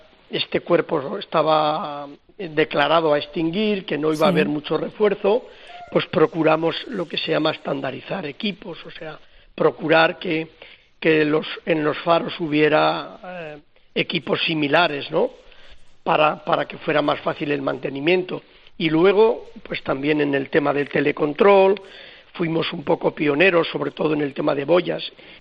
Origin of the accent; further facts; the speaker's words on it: Soria, Castile and León, Spain; yo soy de Tierra Adentro, yo soy de Soria